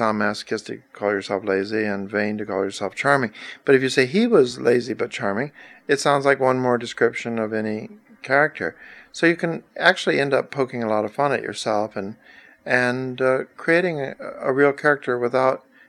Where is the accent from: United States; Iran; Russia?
United States; Texas; whereas I'm white trash from Texas.